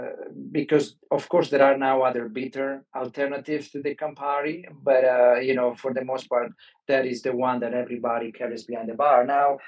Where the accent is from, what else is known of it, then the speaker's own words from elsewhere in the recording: Italy; English is a second language; moved away; hey, where are you from? I'm from Italy.